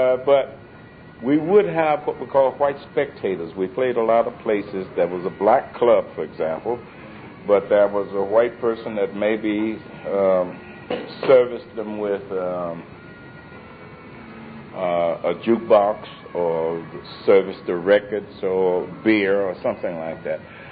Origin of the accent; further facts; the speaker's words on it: Mississippi Delta, United States; growing up in the Delta, white or black, their word was something very sacred.